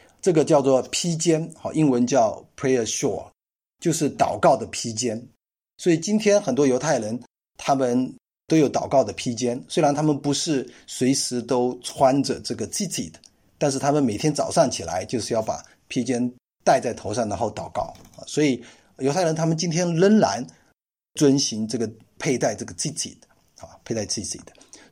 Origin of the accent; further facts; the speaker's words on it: China; 就是犹太的文化呢，说心理哈，他们说心理的时候，不是我们中国人说的心理